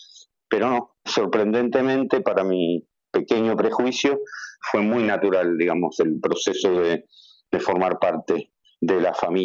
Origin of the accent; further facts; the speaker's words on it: Buenos Aires, Argentina; moved away as an adult; siendo argentino y habiendo vivido toda mi vida o prácticamente toda mi vida en Buenos Aires, se hace difícil